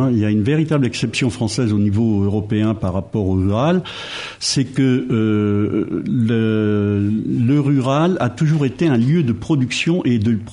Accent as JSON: {"language": "French", "region": "West France", "country": "France", "tie": "born or raised there", "said": "moi je suis originaire de l'Ouest"}